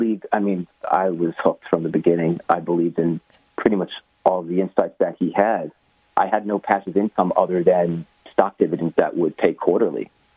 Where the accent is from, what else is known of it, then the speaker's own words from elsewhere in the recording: Long Island, New York, United States; Well, I grew up in Long Island, New York, and I did all the things that we were taught and are told by society to do.